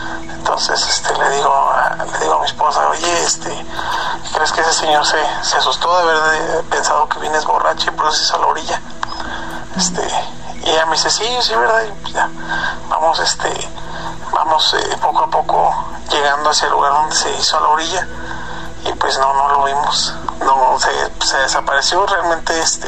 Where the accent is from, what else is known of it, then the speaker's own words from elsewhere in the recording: Guanajuato, Mexico; soy de acá de Guanajuato.